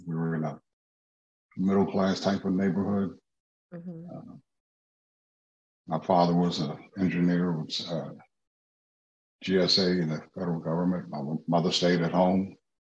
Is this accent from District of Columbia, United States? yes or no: yes; Washington, District of Columbia, United States; Well, I'm from Washington, D.C. And I, when I graduated from high school, Roosevelt High School, I went to college in South Dakota for 2 years on a football scholarship.